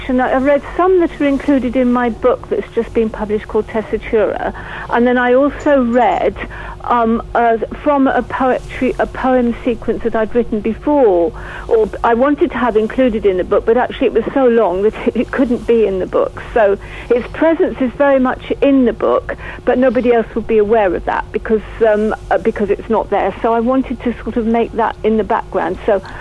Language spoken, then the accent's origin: English; South West England, United Kingdom; I was interested in Devon because I was brought up in Devon as a child.